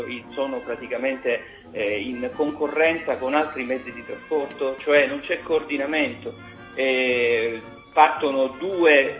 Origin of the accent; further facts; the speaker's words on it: Sicily, Italy; io da siciliano, insomma, mi rendo conto